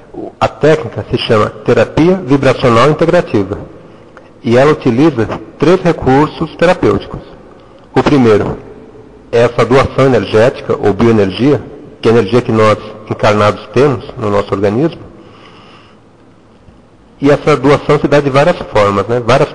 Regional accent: São Paulo, Brazil; born there; Bem, eu nasci em São Paulo, na capital do estado, em 1966.

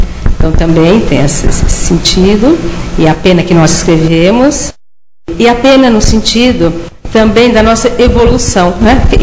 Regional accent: Barretos, São Paulo, Brazil; É o Jornal da Cidade de Barreto, do Estado de São Paulo, que é minha cidade natal

